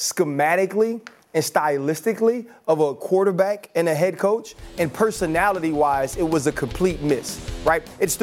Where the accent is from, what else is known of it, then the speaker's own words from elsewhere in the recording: New Orleans, Louisiana, United States; And I'm from New Orleans. Ain't nobody kiss more babies than Drew Brees.